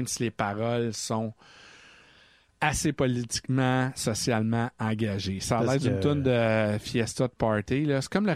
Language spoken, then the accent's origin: French; Montreal, Quebec, Canada; moi, je suis Montréalais, fait que je suis Canadien.